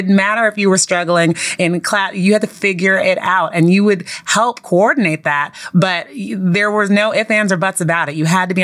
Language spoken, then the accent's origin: English; San Francisco, California, United States; I mentioned to a lot of people growing up in San Francisco and some of the areas in San Francisco, it's tough.